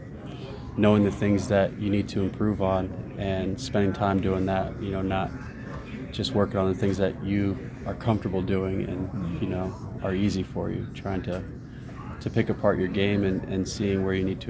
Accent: Fort Lauderdale, Florida, United States; also born or lived in Chicago; From Fort Lauderdale, Florida. Born in just outside of Chicago, though.

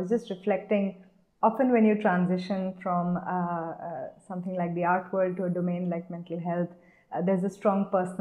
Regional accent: India; who have struggled in a lot of the ways that we did as young children growing up in India

